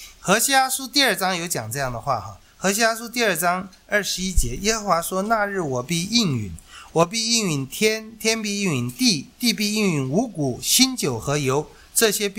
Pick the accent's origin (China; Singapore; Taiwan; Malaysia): China